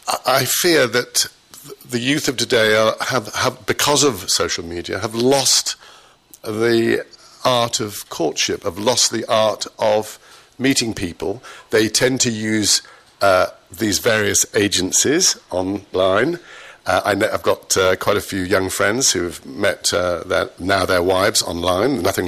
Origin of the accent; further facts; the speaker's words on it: Liverpool, North West England, United Kingdom; Not at all. Not at all. I grew up in Liverpool. We had Merseysound, everything.